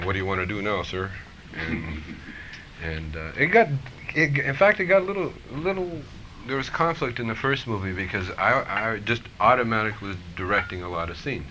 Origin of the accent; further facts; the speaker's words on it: Canada; I grew up in Canada, I remember. We moved from the country into this little quiet little neighborhood. we lived in the woods